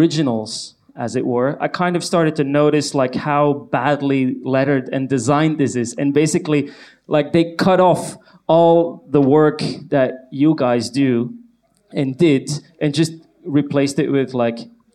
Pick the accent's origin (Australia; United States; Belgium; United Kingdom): Belgium; I'm originally from Belgium, sorry.